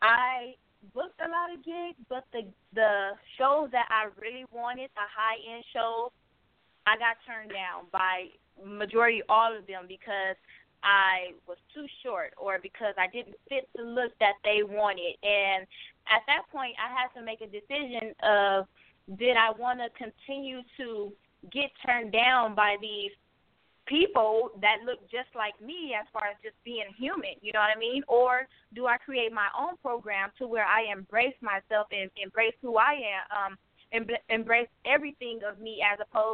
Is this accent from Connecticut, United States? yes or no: no; Compton, California, United States; growing up in Compton, it was a lack of resources, a lack of opportunity for models.